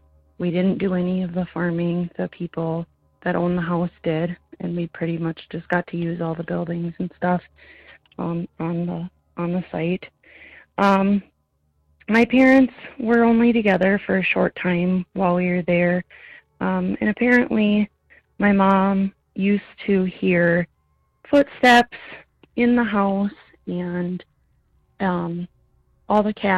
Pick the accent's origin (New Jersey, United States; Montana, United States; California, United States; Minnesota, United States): Minnesota, United States; I'm from Minnesota.